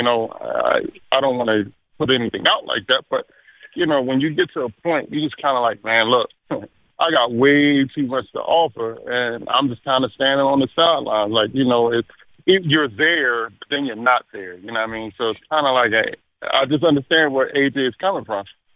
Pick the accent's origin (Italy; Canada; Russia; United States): United States; Philadelphia, Pennsylvania; born or raised there